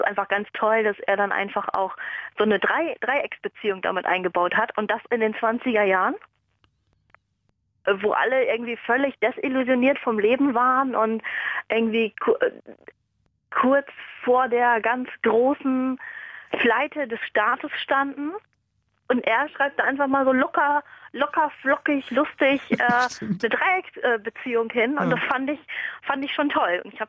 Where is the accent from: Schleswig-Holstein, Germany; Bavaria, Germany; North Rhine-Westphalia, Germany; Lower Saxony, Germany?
Lower Saxony, Germany; Ja, ich komme ja eigentlich aus dem Emsland und ich bin ja zweisprachig aufgewachsen.